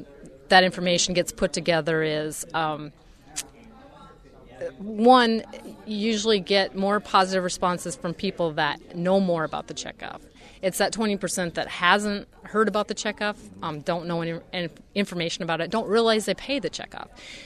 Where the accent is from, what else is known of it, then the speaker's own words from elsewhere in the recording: Lemmon, South Dakota, United States; I am the producer communications chairman this year, and I'm from Lemon, South Dakota, or close to it.